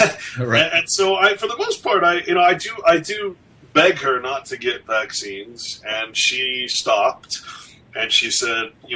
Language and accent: English; Sacramento, California, United States; I grew up in Sacramento.